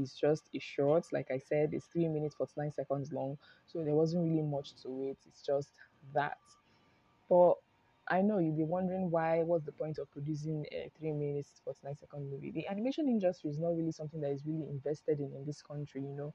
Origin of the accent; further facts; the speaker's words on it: Nigeria; So as a Nigerian community and as Africans, we have values that we tend to protect.